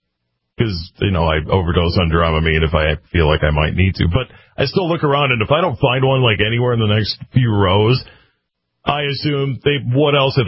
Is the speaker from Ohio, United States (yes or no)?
no; Minnesota, United States; And I was born and raised in Minnesota, so I'm not saying that as an outsider.